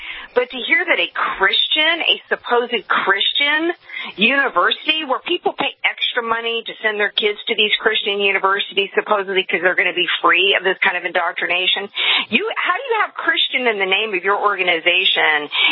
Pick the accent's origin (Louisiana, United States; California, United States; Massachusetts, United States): Louisiana, United States; New Orleans; I grew up in the Deep South. I grew up in the Bible Belt, okay, where, right. You know, I don't know anybody that didn't go to church on Sundays or synagogue on Saturday. New Orleans, we have a large Jewish population in New Orleans.